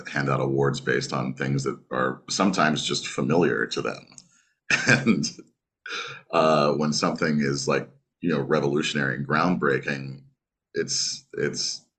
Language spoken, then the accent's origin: English; York, Pennsylvania, United States; I grew up in York, Pennsylvania